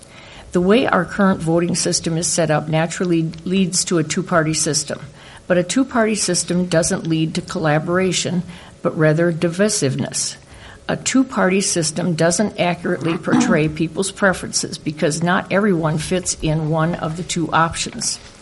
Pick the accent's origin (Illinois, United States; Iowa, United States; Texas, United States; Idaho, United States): Iowa, United States; Ames; I was born in Ames, and I've spent my whole life within its community, growing up on a farm 20 miles north of here. Both of my parents worked in Ames as I was growing up, and my grandparents live here.